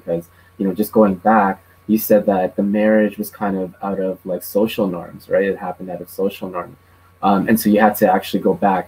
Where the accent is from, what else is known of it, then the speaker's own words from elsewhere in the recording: Canada; And I think nowadays, especially growing up in Canada, I've noticed there's a lot of like interracial couples.